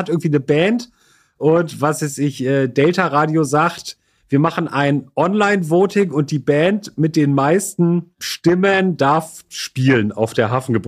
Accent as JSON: {"language": "German", "region": "Northern Germany", "country": "Germany", "said": "gerade als Norddeutscher im Privaten ist man ja sehr vorsichtig mit dem Begriff Freundschaft."}